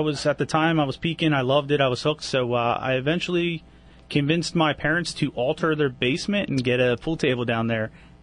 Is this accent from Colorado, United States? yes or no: no; Bensalem, Pennsylvania, United States; I grew up in Ben Salem.